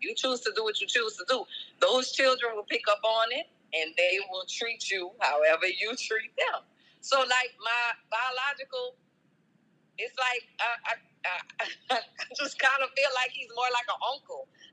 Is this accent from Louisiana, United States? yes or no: yes; Louisiana, United States; and I'm from Holly Grove, so I'm going to be ready